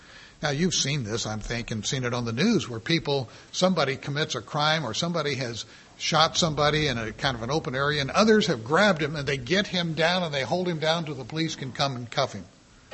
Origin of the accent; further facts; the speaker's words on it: Portland, Oregon, United States; we had a ladies' club up in Oregon, which was Portland, my hometown area, also my first pastorate.